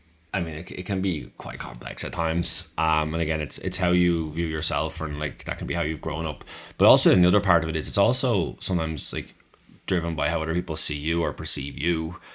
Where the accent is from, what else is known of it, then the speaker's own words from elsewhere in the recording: Dublin, Leinster, Ireland; also born or lived in Cavan; kind of from where I grew up in Dublin before we moved to Cavan.